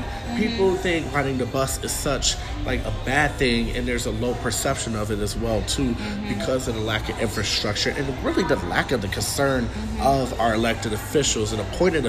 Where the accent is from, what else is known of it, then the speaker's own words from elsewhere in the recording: Detroit, Michigan, United States; I'm also from Detroit. Grew up on the West Side as well.